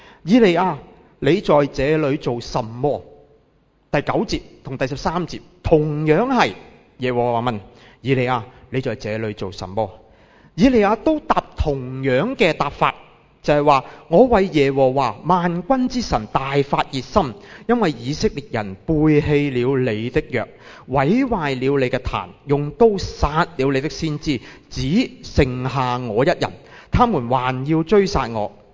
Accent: Hong Kong

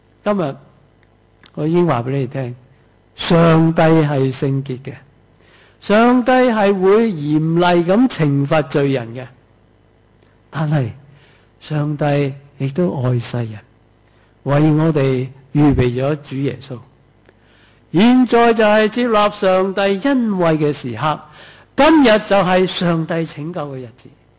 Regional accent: China; 我哋中國人

